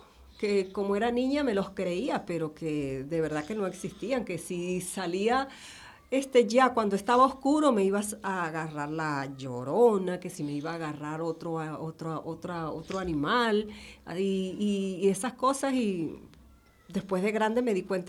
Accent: Coro, Falcón, Venezuela; born there; Yo nací en una ciudad de Venezuela, Coro Falcón.

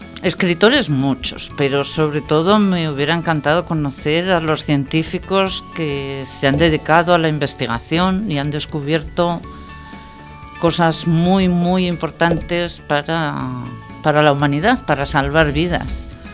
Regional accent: Ávila, Castile and León, Spain; born there; En Ávila.

